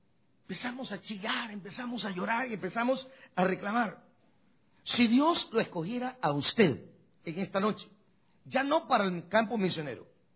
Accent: Guastatoya, El Progreso, Guatemala; Yo tenía un amigo, en mi pueblo, en Huastatoya

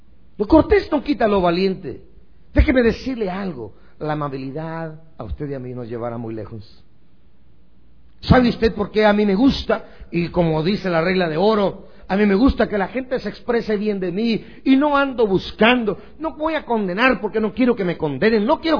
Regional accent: Guastatoya, El Progreso, Guatemala; born there; por allá en el Progreso Guastatoya, mi pueblo de nacimiento

